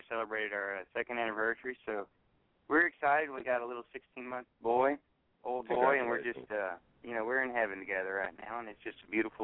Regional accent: Alabama, United States; also born or lived in Louisiana; I was born in Louisiana, but we kind of migrated up to Alabama there for a while, and I was raised there since, like, second grade.

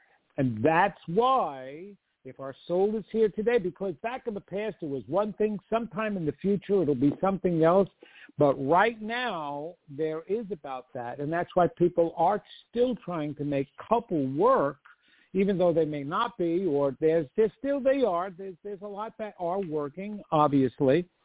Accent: Sicily, Italy; Sicilian.

